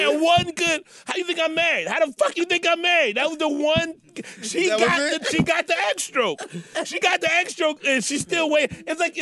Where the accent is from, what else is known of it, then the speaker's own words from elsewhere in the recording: Philadelphia, Pennsylvania, United States; I'm from South Philly. It's a fucking great city.